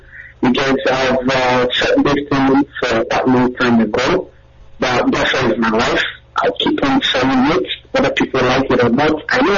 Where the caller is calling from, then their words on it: London, United Kingdom; Okay, I'm coming from London here.